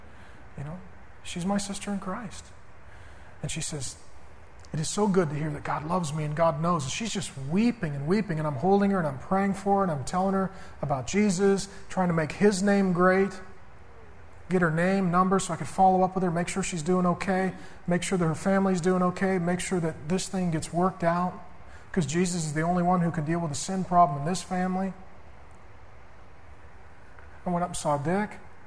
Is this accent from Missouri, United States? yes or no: no; North Dakota, United States; You're from Fiji. I'm from North Dakota. We're not the same cultural group.